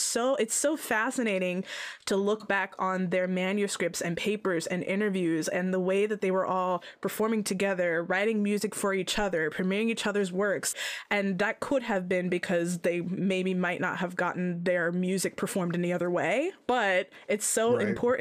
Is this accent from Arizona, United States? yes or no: yes; Phoenix, Arizona, United States; also born or lived in Denver; Obviously, again, growing up in Arizona, split between moving back and forth between Denver and Phoenix.